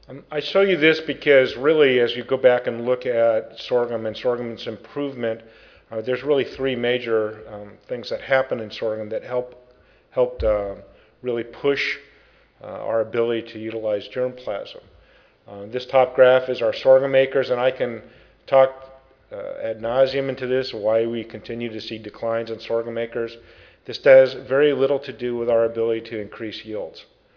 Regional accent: San Francisco, California, United States; and I'm originally from San Francisco.

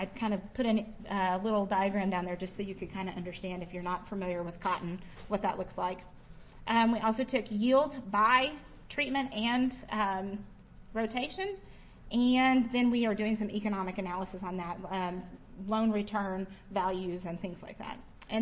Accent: Iowa, United States; now in West Texas, United States; So I came from Iowa, where cover crops were pretty big. Cover crops in Iowa were used to increase soil organic matter.

